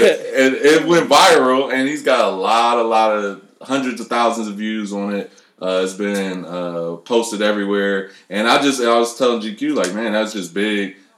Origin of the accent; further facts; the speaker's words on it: Cleveland, Ohio, United States; I'm up here from Cleveland.